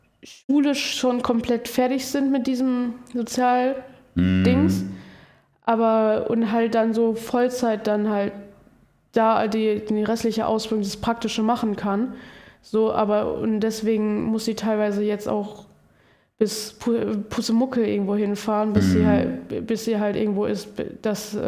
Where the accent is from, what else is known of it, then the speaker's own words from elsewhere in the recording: North Rhine-Westphalia, Germany; weil ich komme zum Beispiel aus Wibbingen-Werde, aus so einem kleinen Dorf so.